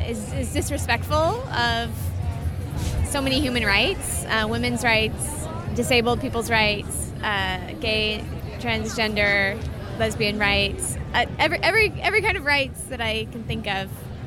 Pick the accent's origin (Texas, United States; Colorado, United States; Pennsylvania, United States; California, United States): California, United States; Placerville; I'm from Placerville, California.